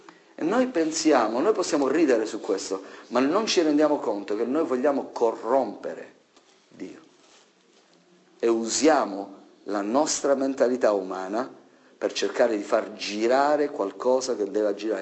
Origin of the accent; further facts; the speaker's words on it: Sicily, Italy; io vengo dalla Sicilia e so cosa significa pagare il pizzo.